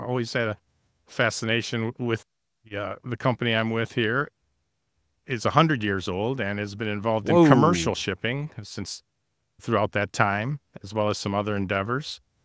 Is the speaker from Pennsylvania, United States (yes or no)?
no; Michigan, United States; I grew up, like you, on the east side of the state.